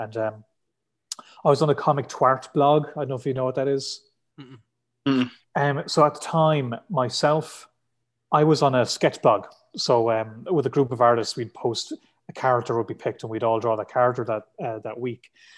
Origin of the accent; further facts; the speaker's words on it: Ireland; I was being too Irish and weird about it.